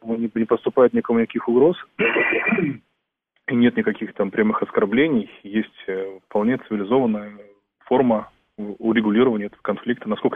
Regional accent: Kalmykia, Russia; так как я сам калмык

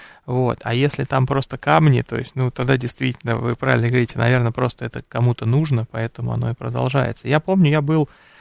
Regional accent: Russia; Они говорят, вы откуда? Мы говорим, мы с России.

